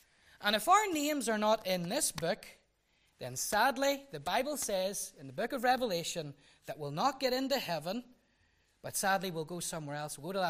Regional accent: Newtownards, Northern Ireland, United Kingdom; born there; I was born in Newton Ards.

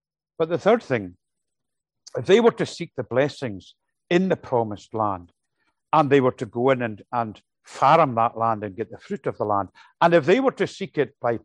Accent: Glasgow, Scotland, United Kingdom; I think back when I was young, I was brought up in the Free Church, and the congregation that I was in Glasgow, the balcony upstairs

